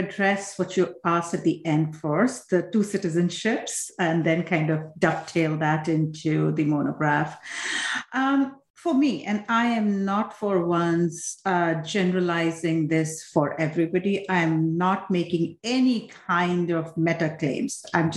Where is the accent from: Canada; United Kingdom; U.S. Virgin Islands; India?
India; Assam; now in United States; I was born, I'm from Assam, India, which is one of the states in the eastern part of India. And so my family comes from there. I was born there.